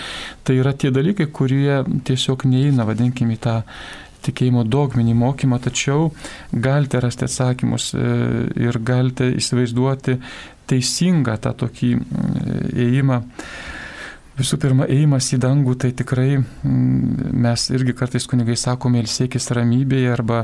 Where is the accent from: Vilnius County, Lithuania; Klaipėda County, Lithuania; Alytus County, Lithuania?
Alytus County, Lithuania; Šeštokai; kaip ir aš taip pat Dzūkas, aš iš Šeštokų.